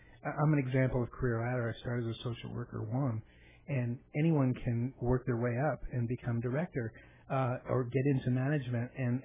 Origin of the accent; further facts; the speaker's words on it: Argentia, Newfoundland and Labrador, Canada; moved away as an adult; now in El Centro, United States; before I moved to the Valley, I came here from Canada. My dad was a career military officer, so I traveled around all growing up and lived all over the world. I graduated high school in Argentia, Newfoundland